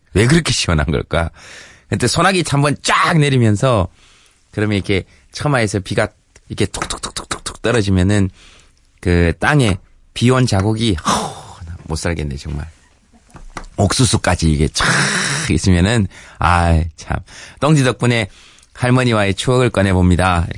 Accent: Daegu, South Korea; 대구 출신인 저도 이렇게 견디기 힘드니까

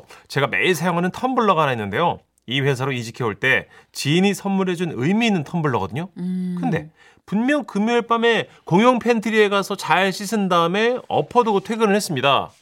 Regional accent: South Korea; 국적이요? 저 한국인데요.

